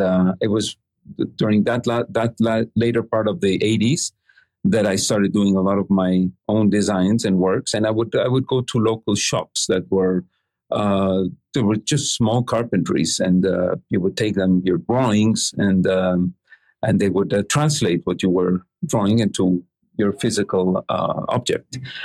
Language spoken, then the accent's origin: English; Mexico; first of all, being born and raised in Mexico, the particularities of how things work here in a country very different from the U.S.